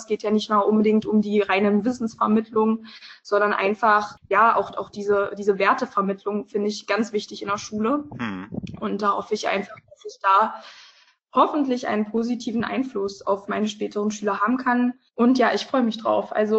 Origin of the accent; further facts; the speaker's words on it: Ebendorf, Saxony-Anhalt, Germany; Also ich bin in Ebendorf aufgewachsen und dann sind wir 2015 nach Kleinamsleben gezogen. Und das ist wirklich sehr dörflich.